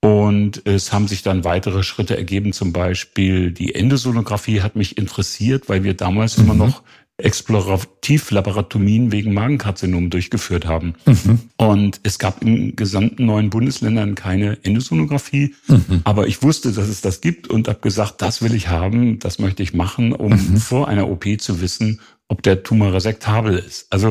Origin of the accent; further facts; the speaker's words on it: Greifswald, Mecklenburg-Vorpommern, Germany; also born or lived in Jena; Also ich bin in Greifswald aufgewachsen, habe dann in Jena studiert